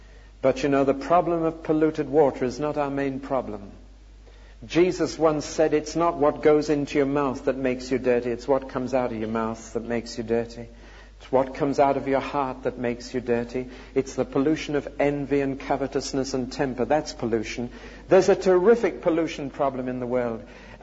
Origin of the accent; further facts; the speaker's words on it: Newcastle upon Tyne, North East England, United Kingdom; It's a photograph out of a newspaper in my hometown, Newcastle-on-Tyne, when King George V visited the town to launch a ship.